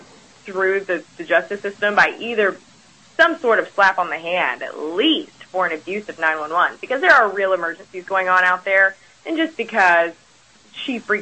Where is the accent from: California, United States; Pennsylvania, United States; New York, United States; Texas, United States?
Texas, United States; I mean, just being a Texan and the culture that surrounds being a Texan, it's like oil and gas, guns, and family, and God, right?